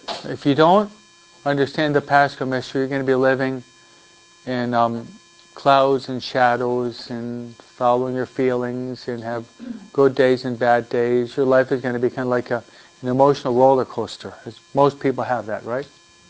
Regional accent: Detroit, Michigan, United States; born there; From where I was born in Detroit, no?

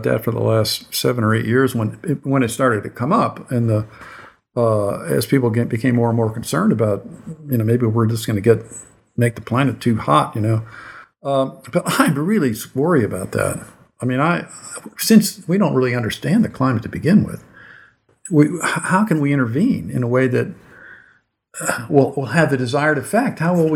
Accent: Akron, Ohio, United States; I grew up in Akron, and I grew up not far from Youngstown, really

